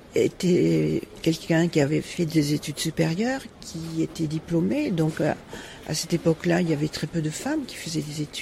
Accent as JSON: {"language": "French", "region": "Grand Est", "country": "France", "said": "c'est un roman lorrain, puisque c'est mon pays d'origine, dans les Vosges."}